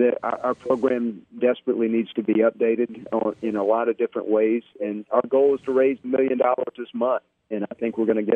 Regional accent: Sylacauga, Alabama, United States; born there; But my dad is he's busy being a grandfather, and he's enjoying the retired life. I was born in Sylacauga.

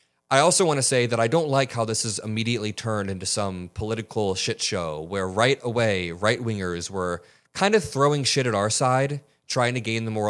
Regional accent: India; I know so many people that have alcohol problems where I grew up in India.

